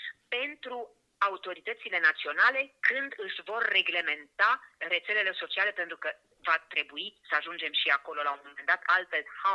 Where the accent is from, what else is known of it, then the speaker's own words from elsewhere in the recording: Satu Mare, Satu Mare County, Romania; born there; în familia mea, în orașul meu natal, statul mare, în țara mea.